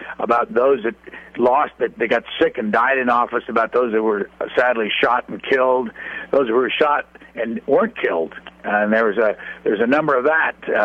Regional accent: Indiana, United States; I come from Indiana. I was in the service. I started here 53 years ago in this town.

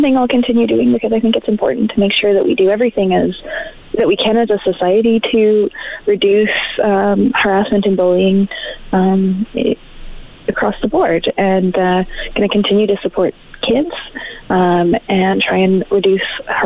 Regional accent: Fort McMurray, Alberta, Canada; You know what? I grew up here in Fort McMurray, as you know.

